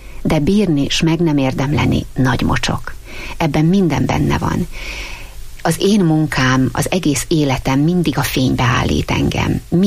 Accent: Sátoraljaújhely, Borsod-Abaúj-Zemplén, Hungary; én nem tudom az újhelyi görög katolikus közösséget elhagyni. Ott születtem, ott éltem, ott dicsértem az Istent, onnan indultam

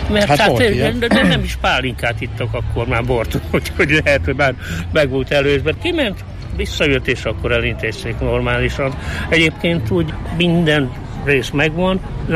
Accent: Szabolcs-Szatmár-Bereg, Hungary; én szabolcsi vagyok

